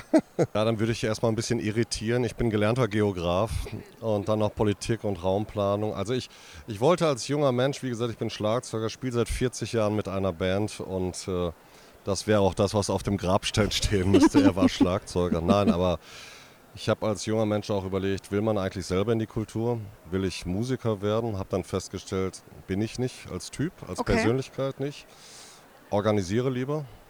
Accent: Münster, North Rhine-Westphalia, Germany; Ich bin Münsteraner.

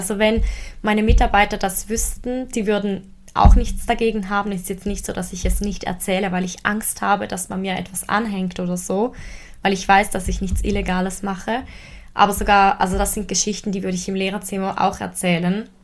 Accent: Switzerland; Aus der Sonntagszeitung heißt sie bei uns in der Schweiz.

